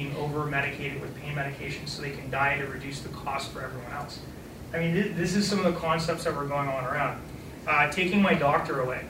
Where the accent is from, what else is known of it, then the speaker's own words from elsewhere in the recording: Canada; As a Canadian, I have three in me already.